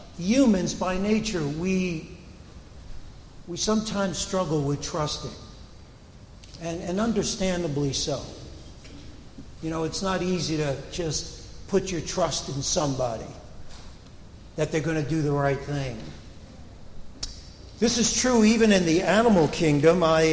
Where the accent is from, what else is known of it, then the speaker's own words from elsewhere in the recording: Brooklyn, New York, United States; You know, as a kid growing up in Brooklyn, I remember there was a corner deli.